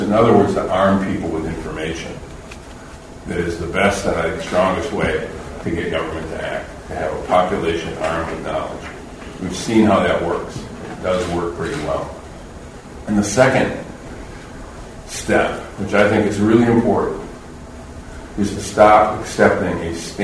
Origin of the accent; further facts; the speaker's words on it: Flint, Michigan, United States; if you're from Flint, and I grew up in Flint, to hear